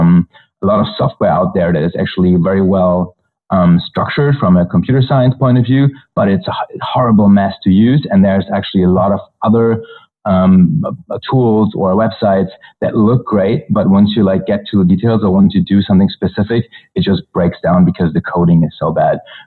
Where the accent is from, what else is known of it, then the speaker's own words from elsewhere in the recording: Berlin, Germany; also born or lived in France; I'm from Berlin, Germany. That's where I was born and raised. And then I spent my a lot of my high school time I spent in France. I speak fluently French